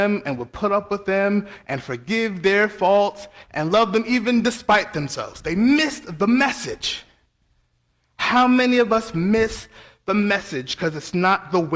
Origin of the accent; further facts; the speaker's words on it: New York, United States; accent: New York; And I spoke with my New York accent, and I said, yo, every fourth word, would you hear the message? Well, I know my New York people in the back would.